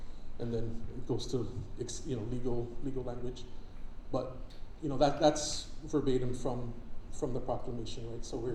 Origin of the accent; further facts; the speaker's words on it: Saipan, Northern Mariana Islands; I'm from Saipan.